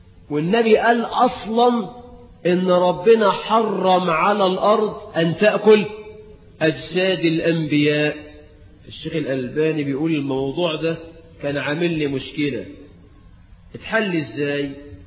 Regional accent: Egypt; وزي ما احنا كمصريين تقول لواحد إيدك معايا

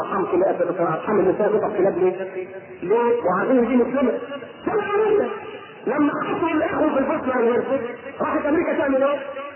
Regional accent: Egypt; born there; مش انا مصري؟ ومولود في مصر؟ وابويا مصري وامي مصرانه وعيلتي كلها مصريه؟

